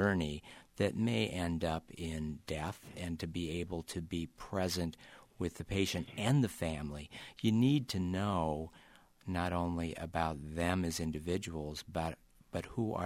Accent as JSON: {"language": "English", "region": "South Dakota", "country": "United States", "tie": "born or raised there", "also_born_or_lived": "Nebraska", "said": "growing up in South Dakota in the 60s and 70s and medical school in the 1970s in Nebraska was huge"}